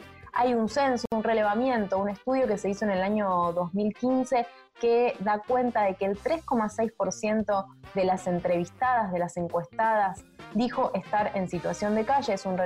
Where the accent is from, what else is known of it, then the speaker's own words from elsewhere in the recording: Buenos Aires Province, Argentina; now in Buenos Aires, Argentina; yo soy de Provincia de Buenos Aires, hace muchos años que vivo en Capital